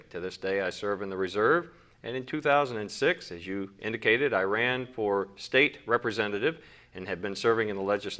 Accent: Midwest, United States; also born or lived in Kentucky; I was born in Kentucky, lived in the Midwest throughout my childhood years, came back to Kentucky for high school, and at age 17, I entered the Air Force.

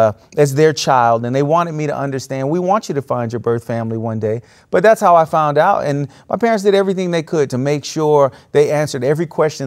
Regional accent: Florida, United States; And I was raised in South Florida, very cosmopolitan community, different cultures.

